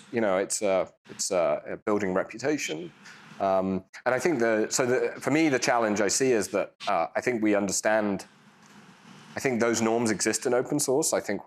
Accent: United Kingdom; I'm British, I don't, I think.

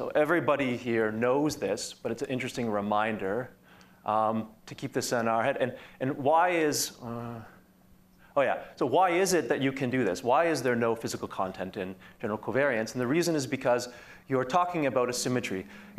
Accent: Canada; So I'm Canadian

